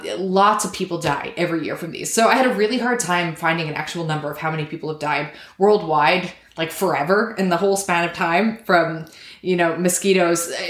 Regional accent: Canada; I do as a Canadian

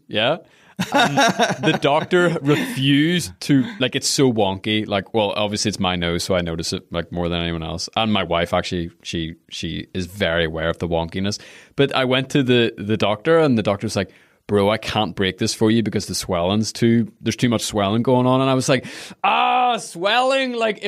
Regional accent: Belfast, Northern Ireland, United Kingdom; yeah, I'm from Belfast.

